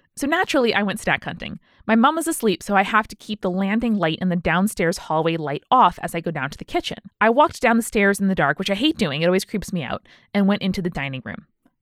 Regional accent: United Kingdom; Being British, I decided the best course of action was to apologize

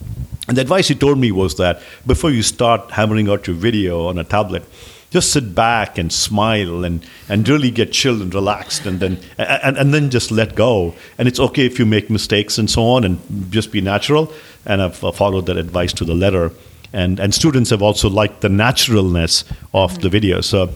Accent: India; Growing up in India, we spent a lot of time on technical skills and math and science and so on.

